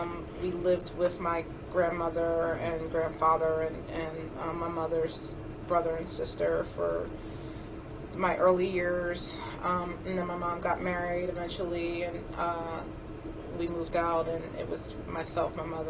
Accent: Trenton, New Jersey, United States; born there; I was born in Trenton, New Jersey, about 45 minutes from Philadelphia.

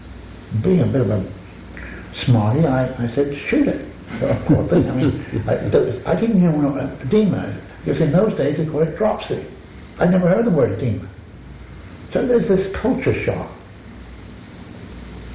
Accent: England, United Kingdom; I was from England.

